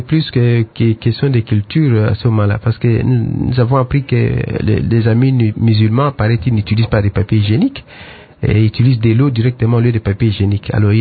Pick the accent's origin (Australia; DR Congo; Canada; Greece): DR Congo; Quand on dit une famille chez nous en Afrique ou en RDC, c'est au moins 5 à 6 personnes, hein, la moyenne.